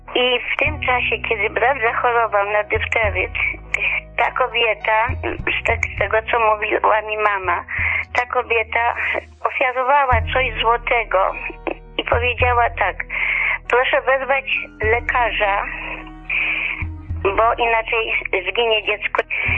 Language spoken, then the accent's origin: Polish; Grodzisk Mazowiecki, Masovian Voivodeship, Poland; now in Warsaw, Poland; W tej chwili mieszkam w Warszawie, ale urodziłam się w Grodzisku Mazowieckim. Grodzisk to było miasto, gdzie było bardzo dużo Żydów